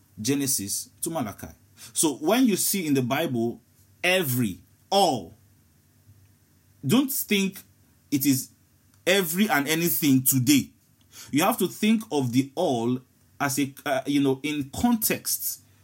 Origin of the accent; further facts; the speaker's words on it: Nigeria; Egypt is one of the most difficult places to get into as an African, as a Nigerian specifically.